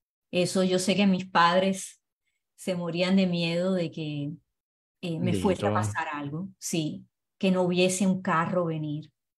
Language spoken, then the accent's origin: Spanish; Puerto Rico; moved away as an adult; now in United States; Y esa es la razón que me fui de Puerto Rico, porque acá pues entonces